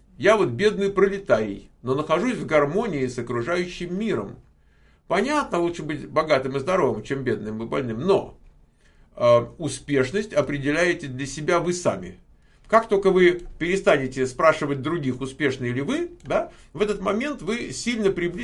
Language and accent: Russian; Moscow, Russia; Я вырос в СССР. Я вырос в Москве там.